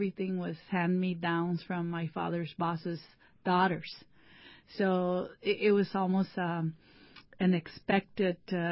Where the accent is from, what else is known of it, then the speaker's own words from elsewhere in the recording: California, United States; also born or lived in Mexico; I was born in Mexico, but as a young child at 6 years old, my father immigrated us to the southern part of California, the lower desert. And so we came from beautiful mountain climate to 116 degrees in the summer in the lower desert.